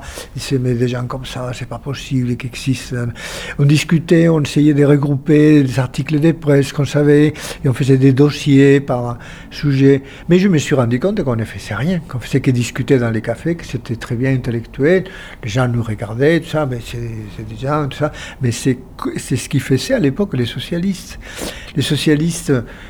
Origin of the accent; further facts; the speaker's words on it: Santiago de Compostela, Galicia, Spain; Ah, oui, mais moi j'étais de Saint-Jacques